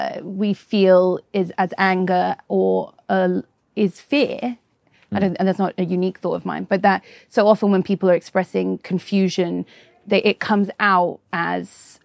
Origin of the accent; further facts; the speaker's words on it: Canada; My uncle, who's Canadian, huge reveal, I'm very Canadian. Don't tell anybody.